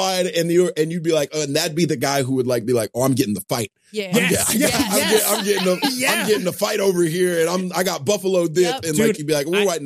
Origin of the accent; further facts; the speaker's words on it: Texas, United States; now in New York, United States; So much stuff that I took for granted growing up in Texas, and like not like in just like a normal suburb in Texas. You moved to New York